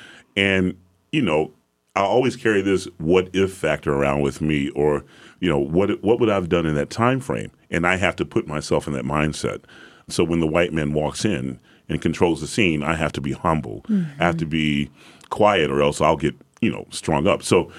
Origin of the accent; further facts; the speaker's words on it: the South, United States; I'm a big black man, bald head. I'm from the South. I have a very deep voice.